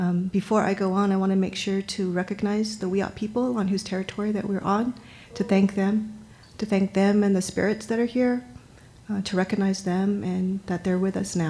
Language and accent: English; New Mexico, United States; I'm Ashiwi. I'm Zuni Indian.